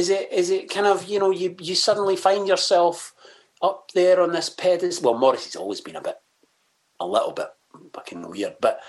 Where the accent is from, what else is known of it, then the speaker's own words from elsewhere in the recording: Scotland, United Kingdom; accent: West Coast Scottish; also born or lived in Edinburgh; I got the piss ripped out of me quite a lot for my accent, mostly because my accent was more West Coast.